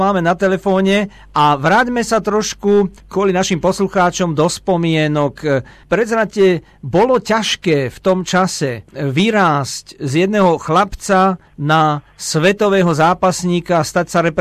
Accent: Košice, Košice Region, Slovakia; lebo ja som Košičan, rodený

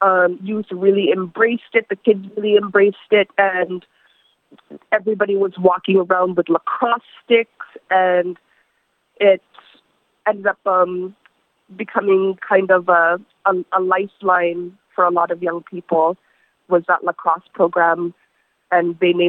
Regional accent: Kugluktuk, Nunavut, Canada; actually, I'm from Kogluktuk

